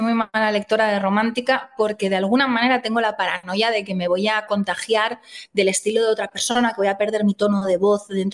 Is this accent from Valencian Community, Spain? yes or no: yes; Valencia, Valencian Community, Spain; moved away as an adult; also born or lived in Madrid; Me fui de Valencia para estudiar un máster en Madrid, que en ese momento no estaba en Valencia, sobre comunicación y arte.